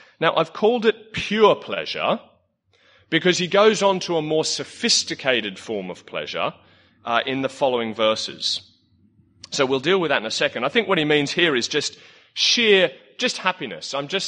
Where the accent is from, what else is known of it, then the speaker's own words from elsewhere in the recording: Australia; I grew up in a place by the coast, and it's a sort of little holiday town in Australia that lots of people come to.